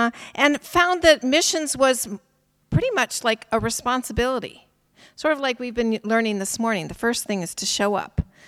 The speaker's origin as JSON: {"language": "English", "country": "United States", "moved": "as an adult", "lives_now": "Madagascar", "said": "you can hear from my accent that I'm not British, right? I'm from America originally, living 26 years in Madagascar."}